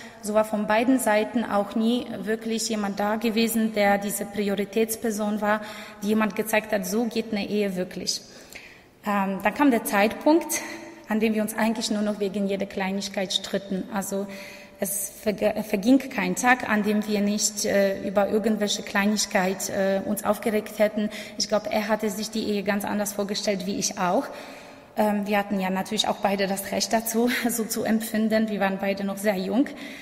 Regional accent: Poland; now in Germany; ich bin gebürtige Polin. Ich bin im Jahr 2000 mit meiner Mutter und mit meinem älteren Bruder von Polen nach Deutschland ausgewandert.

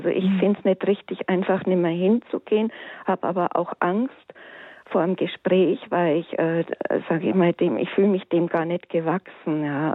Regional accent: Bavaria, Germany; Und dann habe ich gesagt, ich komme aus Bayern, da sagt man doch nicht lecker.

